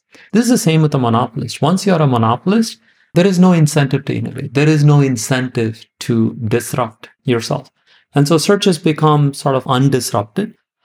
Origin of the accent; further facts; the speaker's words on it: India; You know, I grew up in India, which as you know, is a raucous democracy.